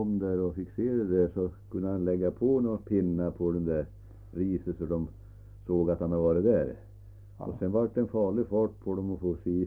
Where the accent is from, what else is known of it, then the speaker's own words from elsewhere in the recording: Gävleborg County, Sweden; i en socken hemma i Gästrikland